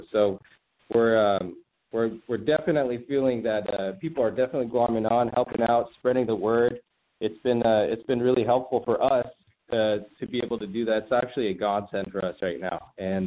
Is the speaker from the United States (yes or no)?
yes; Redondo Beach, California, United States; Born and raised in the South Bay, born in Hawthorne and grew up in Redondo Beach in the Hollywood Riviera. So, a lot of family around here